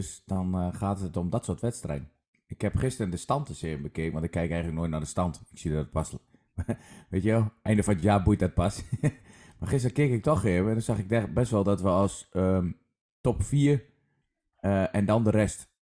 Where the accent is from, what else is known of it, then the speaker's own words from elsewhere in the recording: Overijssel, Netherlands; als Twentenaar moet je altijd mee uitkijken